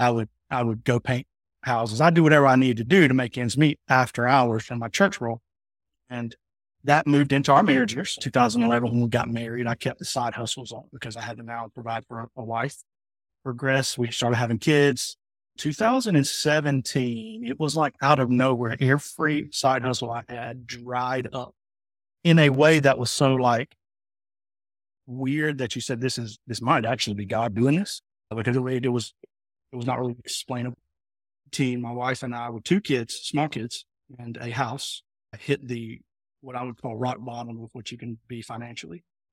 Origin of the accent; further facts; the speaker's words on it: South Carolina, United States; now in Oklahoma, United States; I grew up in South Carolina, pastor's kid, upstate South Carolina, diehard Clemson fan. Here in Oklahoma.